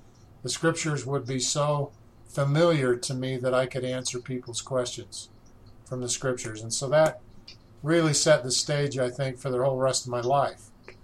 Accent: Salt Lake City, Utah, United States; I started in Salt Lake, on the avenues, went to East High School

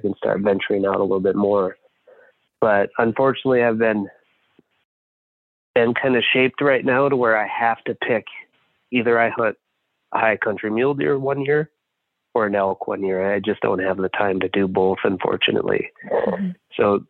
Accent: North Dakota, United States; moved away; I grew up in North Dakota. My roots are up there. So living in South Dakota now, it's not hard to get an archery tag in North Dakota.

